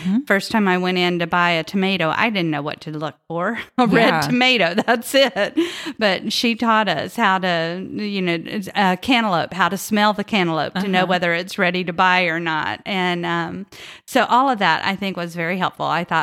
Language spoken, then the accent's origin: English; San Antonio, Texas, United States; I was born and raised here in the San Antonio area, and I married my husband and promptly moved to South Carolina.